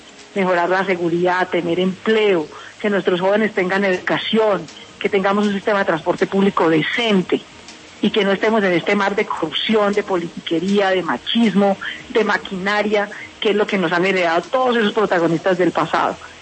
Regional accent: Bogotá, Colombia; No, así no somos las mujeres de Colombia ni de Bogotá.

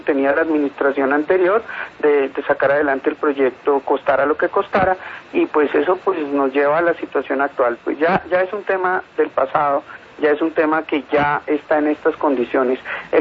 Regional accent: Bogotá, Colombia; Esa es la aspiración como bogotano

